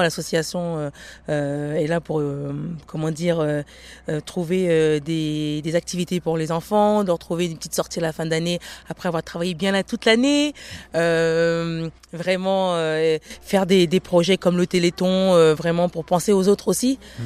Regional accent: Paris, Île-de-France, France; born there; Je suis née en France, à Paris.

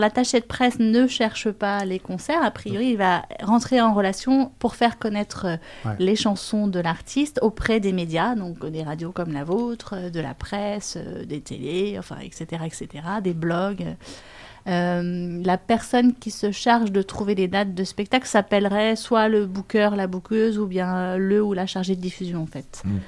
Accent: L'Isle-Adam, Île-de-France, France; Moi, j'ai grandi à Lille-Adam, dans le Val d'Oise, donc voisine de l'Oise.

